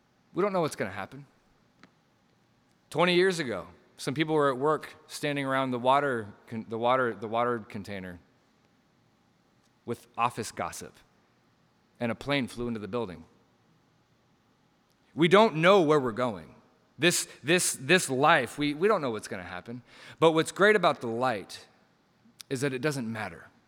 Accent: Portland, Oregon, United States; I grew up skateboarding in Southeast Portland, and I was probably 12 or 13 years old.

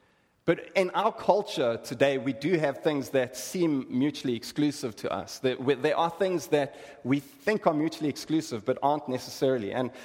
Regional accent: South Africa; now in United States; So I'm from South Africa. I am a South African. I'm an eighth generation South African. I'm an African born to African parents on African soil.

